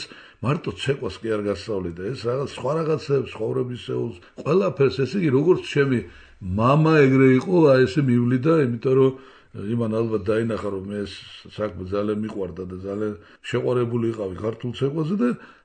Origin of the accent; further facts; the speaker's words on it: Tbilisi, Georgia; მე ვცხოვრობდი ისეთ რაიონში, რომელსაც ნაძალადევი ქვიოდა, ეს იყო ნახალოკა